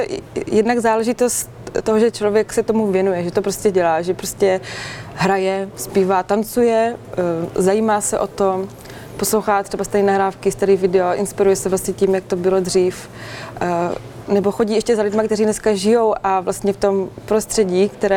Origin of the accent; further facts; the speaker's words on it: Brno, South Moravian Region, Czechia; Já jsem paradoxně teda z města, já jsem z Brna, ale pocházím z rodiny, kde nás je 5 sourozenců a všichni jsme houslisti.